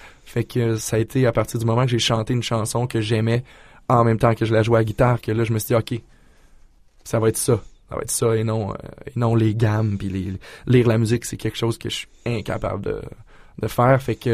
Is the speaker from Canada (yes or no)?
yes; Sainte-Marie-de-Beauce, Quebec, Canada; Je suis de Sainte-Marie-de-Beauce. J'ai été élevé en Beauce, à Sainte-Marie, puis j'ai vécu là jusqu'à tout récemment